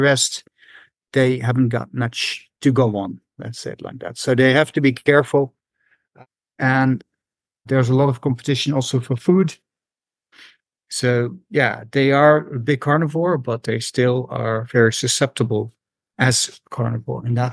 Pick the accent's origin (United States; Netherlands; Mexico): Netherlands; English is a second language; As you can tell, I'm not English. I've got a special accent. I'm Dutch.